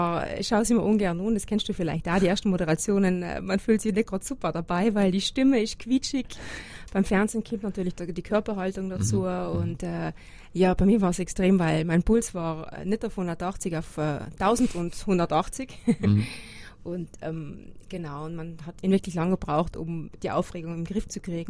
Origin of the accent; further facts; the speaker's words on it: South Tyrol, Italy; sie haben mich hingeschickt, weil sie sich gedacht haben, das passt, Südtirol und Südtirolerin.